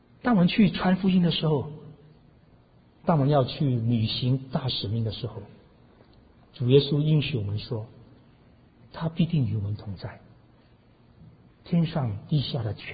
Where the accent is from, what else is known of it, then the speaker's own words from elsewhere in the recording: Hong Kong; 我在想，我小时候在香港也是很喜欢玩这个